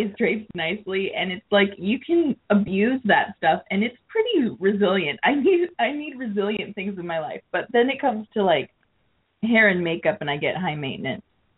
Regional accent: Seattle, Washington, United States; now in New York, United States; because I grew up in the Seattle area in Washington, and we really, especially if you're closer to the Puget Sound, like I have been most of my life, you really don't get snowfall.

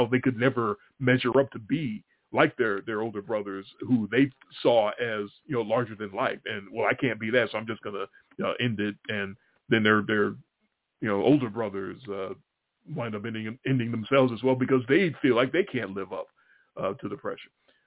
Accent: Chicago, Illinois, United States; everything that we were watching growing up in Chicago and seeing world-class championship wrestling coming through our TV screens from Texas

